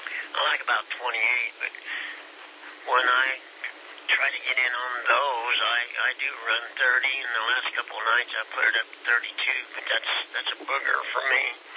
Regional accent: Kansas, United States; Kansas. Now, I'm not from Dodge City, but yes, you're right on track, QSL.

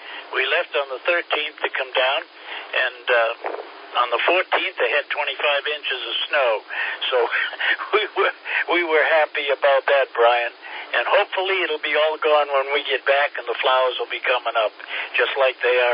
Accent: Northeast, United States; I'm originally from the Northeast, but we lived in Pendleton for about 17 years, then moved back up with our son up into Derry, New Hampshire.

